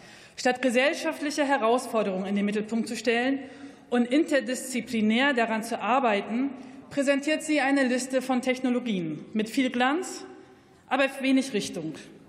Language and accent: German; Brandenburg, Germany; sehe sie überall in meiner Heimat Brandenburg